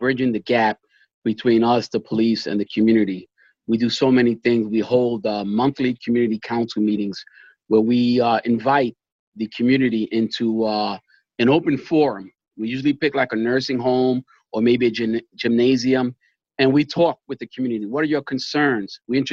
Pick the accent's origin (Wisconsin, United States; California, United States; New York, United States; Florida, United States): New York, United States; New York City; I'm from the South Bronx, New York. New York City detective.